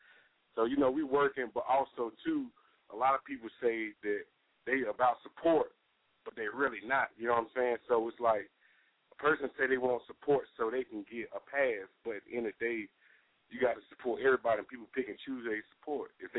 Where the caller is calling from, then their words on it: Charlotte, North Carolina, United States; I'm calling from Charlotte.